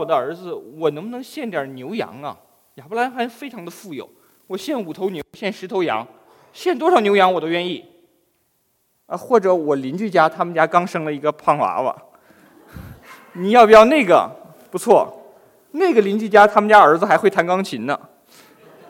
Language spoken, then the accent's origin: Chinese; China; 我们中国人真是有智慧的民族哈。